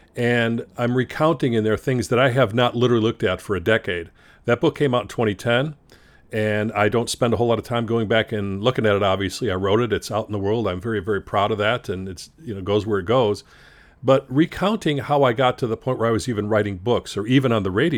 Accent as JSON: {"language": "English", "town": "Chicago", "region": "Illinois", "country": "United States", "tie": "born or raised there", "said": "A kid growing up in Chicago, the music was first, of course."}